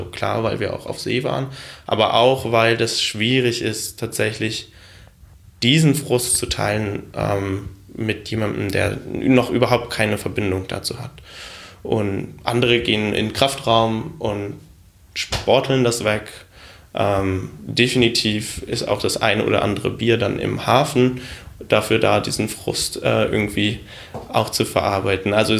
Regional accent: Germany; irgendwo auch mein Heimatland Deutschland unterstützt hier Menschen, die mich wenige Monate vorher irgendwo sogar in Rettungen beschossen haben

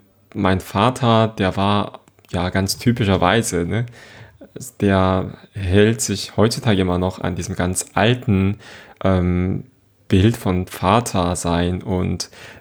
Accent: South Korea; first language Korean; German is a second language; now in Germany; Also, meine Muttersprache ist Koreanisch und sonst kann ich Englisch, Deutsch und ein wenig Japanisch sprechen

